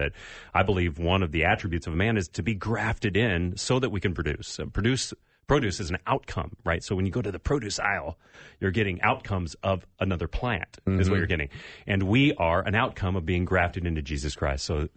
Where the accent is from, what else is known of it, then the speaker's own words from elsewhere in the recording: California, United States; So, you know, I grew up in California where, you know, every once in a while you would see a tree with multiple fruits on it.